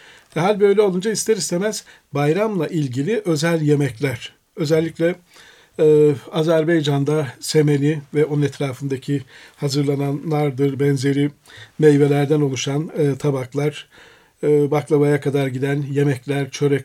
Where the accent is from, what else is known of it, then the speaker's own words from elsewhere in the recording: Aegean Region, Turkey; Ben Ege'liyim, Kuzey Ege'de Nevruz demeyiz biz mesela, Mart 9'u deriz. Mart 9'u. Mart 9'unda benim ailem Mübadil, Midilli'den Türkiye'ye geldiler.